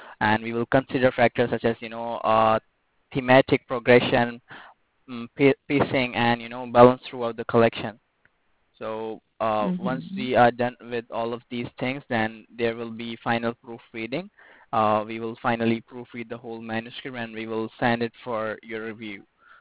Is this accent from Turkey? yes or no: yes; Turkey; I am from basically I am from Turkey.